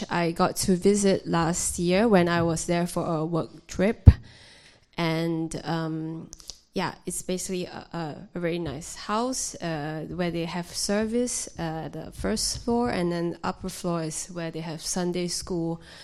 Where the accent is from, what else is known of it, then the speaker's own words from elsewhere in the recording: Singapore; and I'm from Singapore.